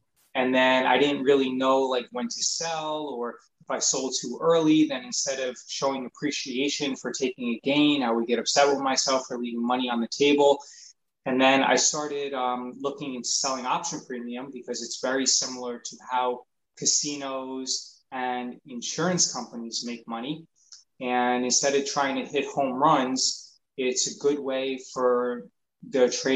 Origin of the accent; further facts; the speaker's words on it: New York, United States; I run BestStockStrategy.com. I grew up in New York.